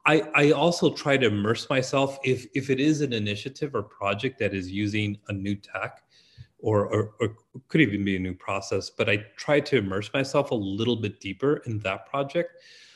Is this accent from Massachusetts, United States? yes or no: no; Chicago, Illinois, United States; Born and raised in Chicago of Mexican immigrant folks, I went to school at UIC